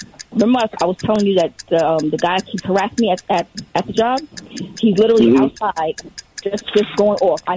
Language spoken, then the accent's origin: English; Brooklyn, New York, United States; now in New Jersey, United States; I'm from Brooklyn, yes.